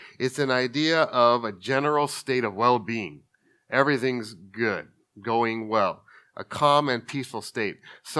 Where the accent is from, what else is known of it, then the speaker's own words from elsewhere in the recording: Los Angeles, California, United States; I come from the Los Angeles area. We're near Hollywood.